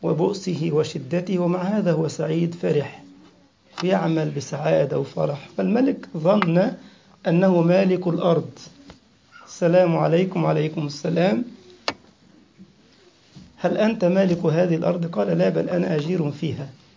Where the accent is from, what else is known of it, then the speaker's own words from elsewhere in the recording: Egypt; طبعا كان قديما عندنا في مصر هي من المملكة القرش